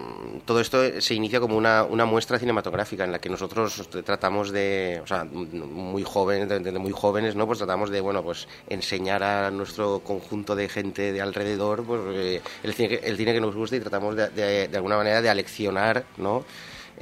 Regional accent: Godella, Valencian Community, Spain; Porque somos de Godella, no somos de Valencia, ¿no?

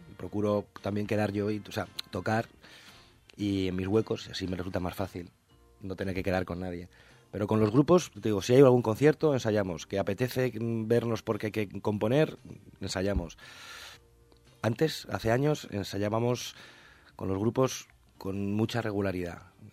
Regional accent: Madrid, Community of Madrid, Spain; moved away; Pues yo soy de Madrid, pero hace 12 años que estoy aquí

